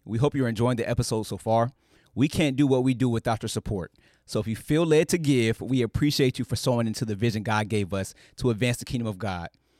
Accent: Virginia, United States; We're just from Virginia. We're just young, you know what I'm saying?

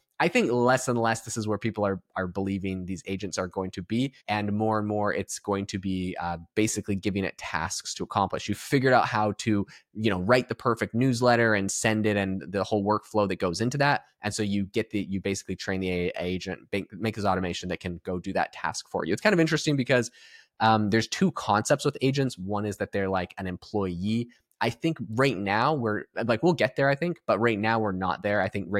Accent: Canada; now in United States; I have a soft spot for them because they are a Canadian company and I am originally Canadian. I live in America now.

